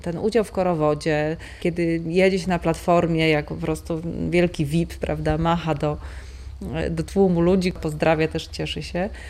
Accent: Zielona Góra, Lubusz Voivodeship, Poland; Znaczy, ja jestem rodowitą zielonogórzanką i przez całe moje dzieciństwo mijałam winiarnię zielonogórską.

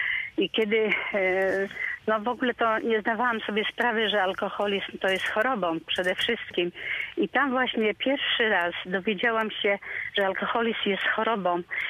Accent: Witnica, Lubusz Voivodeship, Poland; bo jestem z Witnicy, Witnica, Gorzów

